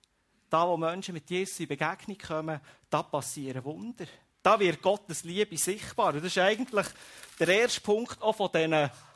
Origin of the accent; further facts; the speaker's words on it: Switzerland; Oder bleiben wir wirklich manchmal bei unserem Geldsäckel stehen oder bei dem, was wir könnten tun als Schweizer